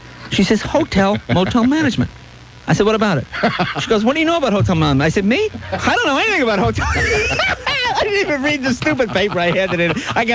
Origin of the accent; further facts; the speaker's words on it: Boston, Massachusetts, United States; I grew up in Boston and I was raised back there, and there's a certain Eastern sensibility.